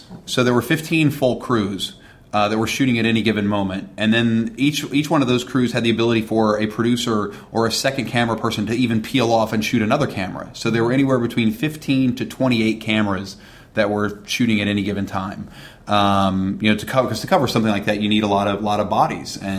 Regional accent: West Virginia, United States; I'd been to other cons, you know, in New York and in my home state of West Virginia

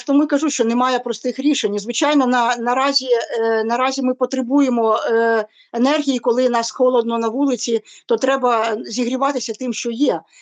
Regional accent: Kyiv, Ukraine; moved away as an adult; я народилася в Києві, це моє рідне місто

